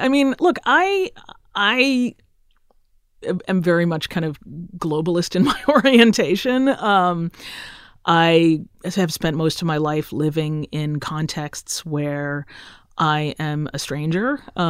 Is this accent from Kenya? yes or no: yes; Kenya; growing up in Kenya, and we moved around to a bunch of different places within Kenya